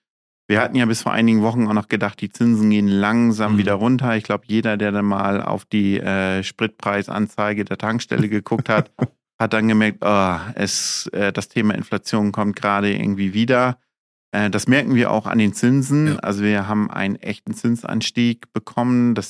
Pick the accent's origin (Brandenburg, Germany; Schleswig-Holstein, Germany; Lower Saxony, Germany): Lower Saxony, Germany; Aurich; born there; moved away as an adult; also born or lived in Oldenburg; Bin gebürtiger Auricher, dann aber 2005 nach Oldenburg gewechselt, 20 Jahre bei der LZO dort gearbeitet, zuletzt in der Innenstadt.